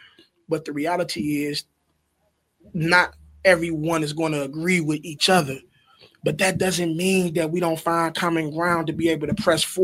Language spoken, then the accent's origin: English; Muskegon Heights, Michigan, United States; I'm from Muskegon Heights. I live in Muskegon Heights. I want Muskegon Heights to win.